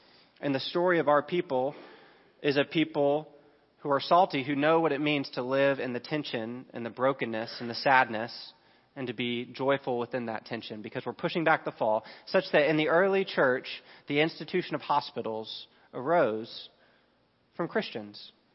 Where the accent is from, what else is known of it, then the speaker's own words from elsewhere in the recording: Dallas, Texas, United States; I grew up in Dallas, I know.